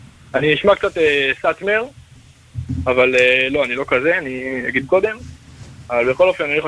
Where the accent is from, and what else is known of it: Netivot, Southern District, Israel